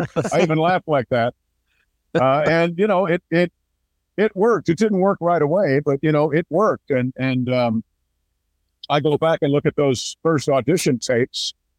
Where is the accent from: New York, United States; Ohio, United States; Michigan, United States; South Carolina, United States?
New York, United States; Well, I was 16 from Westchester County, New York